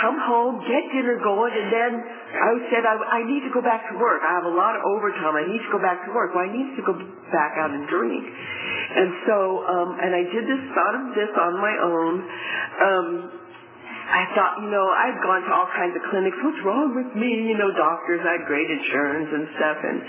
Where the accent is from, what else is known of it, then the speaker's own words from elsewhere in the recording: Venice, California, United States; I grew up in Venice, went to Venice High School.